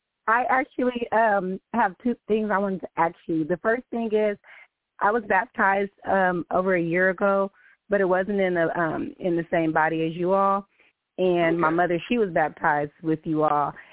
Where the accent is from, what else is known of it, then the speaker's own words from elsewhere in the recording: California, United States; But I'm from California, so I can fly to California if I have to.